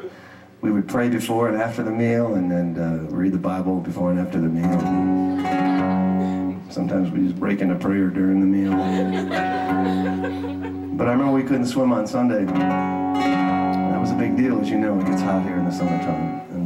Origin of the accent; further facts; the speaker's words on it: Barlow Lake, Michigan, United States; Being from here is a very Christian, Reformed, conservative area. And I grew up down in Barlow Lake there. Barlow Lake got a shout out.